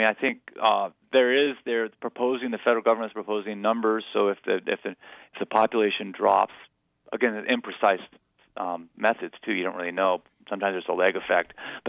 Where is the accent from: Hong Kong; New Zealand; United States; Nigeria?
United States; Helena, Montana; in the Northern Rockies offices in Helena, Montana, which is my hometown.